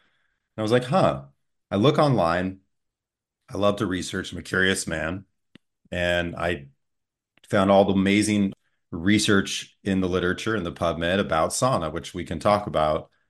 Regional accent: Montana, United States; So I grew up in Montana and I saw both styles of care growing up.

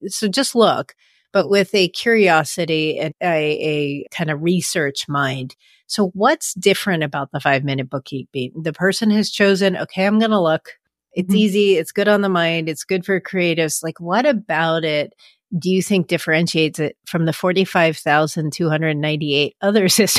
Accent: California, United States; Now, obviously, growing up in the Bay Area, those are not correct numbers

